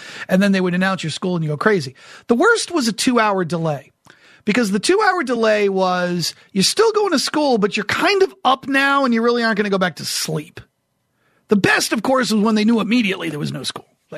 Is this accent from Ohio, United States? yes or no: no; New Hampshire, United States; That was my problem living in New England. I loved growing up in New Hampshire. I loved the fall.